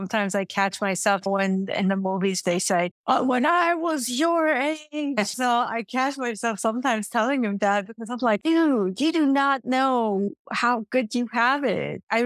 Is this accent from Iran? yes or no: yes; Iran; Growing up in Iran